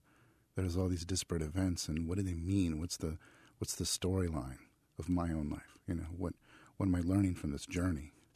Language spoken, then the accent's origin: English; California, United States; which is great for me because I come from the Central Valley where there's also a very strong literary scene in California.